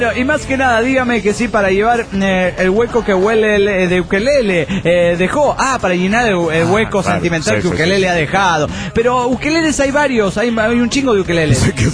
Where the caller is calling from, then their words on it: Chile; de Chile, po.